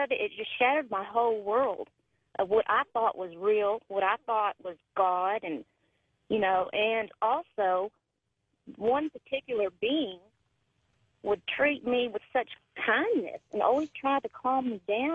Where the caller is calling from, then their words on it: Texas, United States; from Texas.